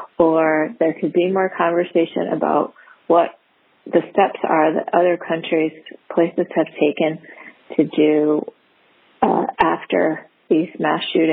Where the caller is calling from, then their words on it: Rhode Island, United States; I'm calling from Rhode Island.